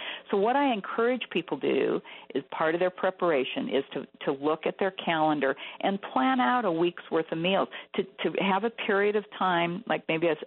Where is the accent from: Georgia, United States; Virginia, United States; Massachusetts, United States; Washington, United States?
Washington, United States; Seattle; I'm from Seattle